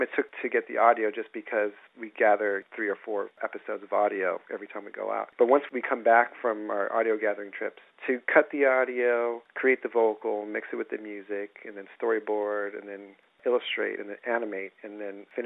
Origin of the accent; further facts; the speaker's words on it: United States; especially growing up in America